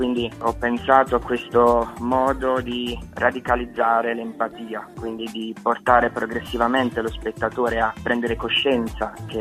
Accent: Canosa di Puglia, Apulia, Italy; born there; Sono un ragazzo di 26 anni, sono nato a Canosa di Puglia e studio medicina e chirurgia all'Università di Ferrara.

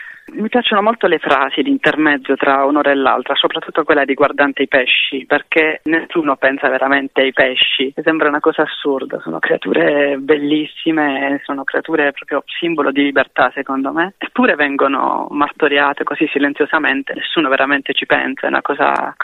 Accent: Bari, Apulia, Italy; now in Prato, Italy; io sono di origine di Bari, quindi la città del pesce, della mozzarella, quindi è molto strano per me tornare lì giù. Ora però vivo a Prato.

